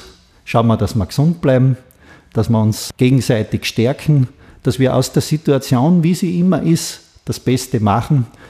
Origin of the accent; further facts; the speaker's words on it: Styria, Austria; Ich bin in der Steiermark geblieben, weil das meine Heimat ist, weil ich mit den Leuten in der Steiermark groß geworden bin, in meiner Heimat